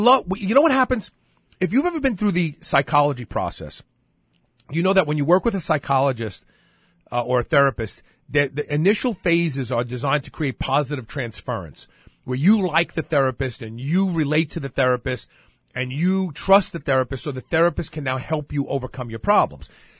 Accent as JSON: {"language": "English", "region": "East Coast", "country": "United States", "said": "I would say New England just because I'm from the East Coast."}